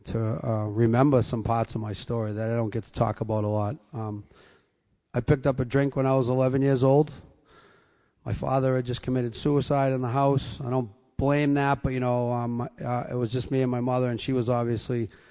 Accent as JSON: {"language": "English", "town": "Boston", "region": "Massachusetts", "country": "United States", "said": "I'm an alcoholic. I'm down from Boston."}